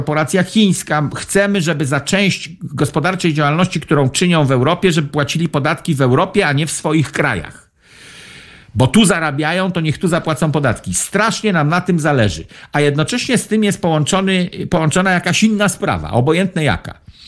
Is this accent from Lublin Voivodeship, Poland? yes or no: no; Pomeranian Voivodeship, Poland; to ja wtedy mówię, że ja jestem z wioski na Kociewiu